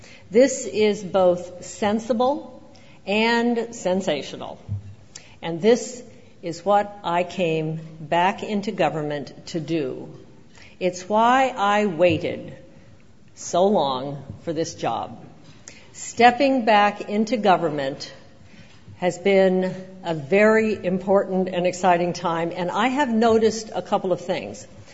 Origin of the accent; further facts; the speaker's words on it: North Dakota, United States; I'm from North Dakota, so I can call them little flurries.